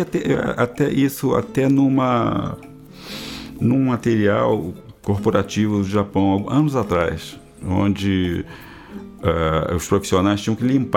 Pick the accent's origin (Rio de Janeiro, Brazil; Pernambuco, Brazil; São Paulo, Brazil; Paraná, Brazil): Rio de Janeiro, Brazil; e a gente é muito carioca e quer saber de tudo, né?